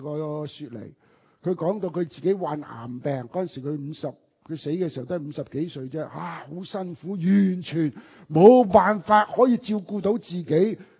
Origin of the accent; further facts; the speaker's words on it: Hong Kong; 我哋香港人唔係咁譯嘅